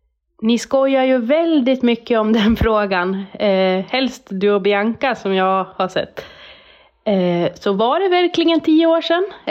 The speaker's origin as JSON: {"language": "Swedish", "town": "Fagersta", "region": "Västmanland County", "country": "Sweden", "said": "Jag kommer från Fagersta."}